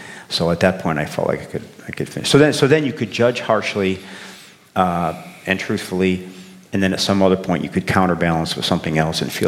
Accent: Chicago, Illinois, United States; I'm from the South Side of Chicago, and on both sides of my family

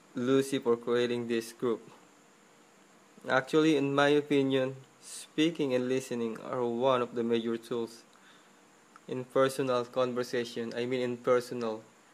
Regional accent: Philippines; I'm from Philippines. I'm married, and I have two little daughters.

